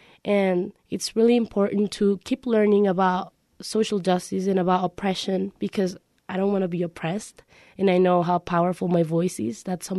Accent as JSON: {"language": "English", "country": "Venezuela", "said": "I am from Venezuela, as Milian said, and I want to be a journalist."}